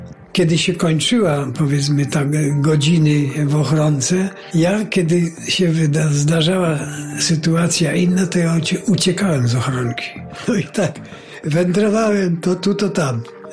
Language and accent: Polish; Poznań, Greater Poland Voivodeship, Poland; born there; zostawiła mnie w szpitalu. Siostra przełożona tego szpitala, bo to był szpital o szkoleniu położnych w Poznaniu